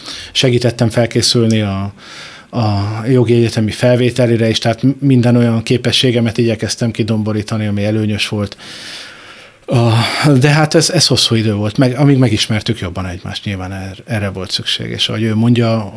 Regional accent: Szombathely, Vas, Hungary; Szombathelyen születtem, ott éltem, tehát nem kifejezetten kis településen

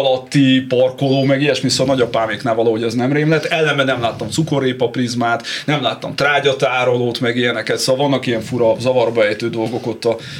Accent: Cegléd, Pest, Hungary; én egy földműves családból származom Ceglédről, tehát egyik oldalról apai ágon ilyen nagy birtokos, másik oldalról meg Zsellér.

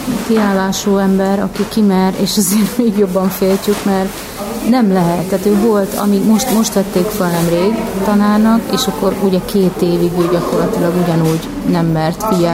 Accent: Zakarpattia Oblast, Ukraine; Azelőtt is azért küzdöttünk, hogy mi ott magyarok vagyunk, oda születtünk, ott maradjunk, nem menjünk

